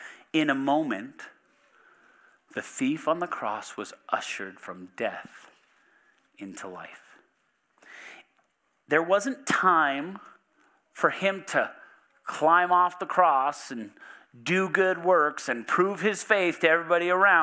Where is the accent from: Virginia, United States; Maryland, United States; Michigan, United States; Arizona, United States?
Arizona, United States; I grew up in Arizona, and in Arizona there are pools everywhere because it's ridiculously hot.